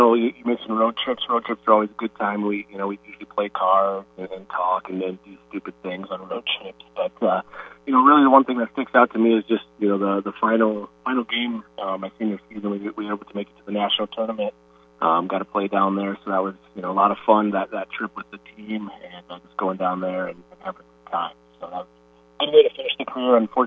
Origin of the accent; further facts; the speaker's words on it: Sioux Center, Iowa, United States; growing up in Sioux Center, going to Unity, Orange City, you know, a lot of my friends and classmates were going to Dort.